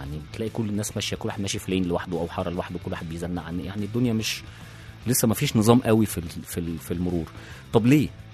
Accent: Egypt; احنا عندنا في مصر لا، احنا عندنا في مصر القانون في مصر ما كانش لسه

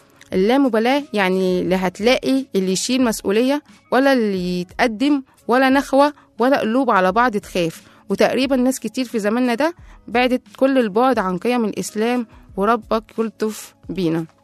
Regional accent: Egypt; لان انا ابن مصر، انا اللي نفسي اشوفها في احسن حال

